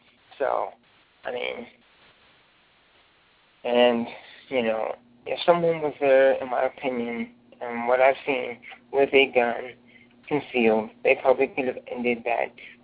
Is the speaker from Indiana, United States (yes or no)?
yes; Lafayette, Indiana, United States; I'm from Lafayette, Indiana. I'm a visiting my sister in Kalamazoo, Michigan